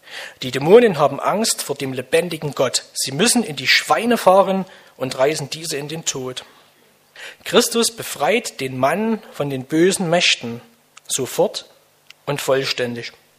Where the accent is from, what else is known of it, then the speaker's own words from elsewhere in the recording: Saxony, Germany; hier in Sachsen, wir sind ja alle aus der Region hier